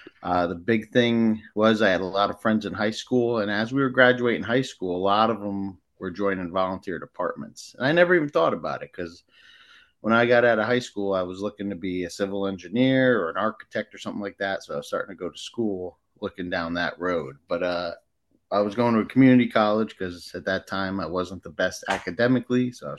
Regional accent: Norwalk, Connecticut, United States; I grew up in Norwalk, Connecticut, took Norwalk's test

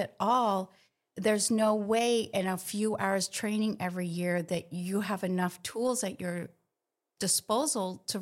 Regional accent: Maine, United States; Well, I grew up in Maine taking care of my great-grandmother who had dementia.

